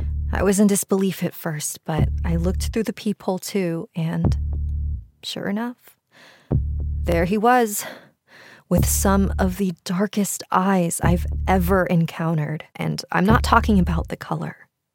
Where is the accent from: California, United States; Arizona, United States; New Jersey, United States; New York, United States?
Arizona, United States; Mesa; I am from Mesa, Arizona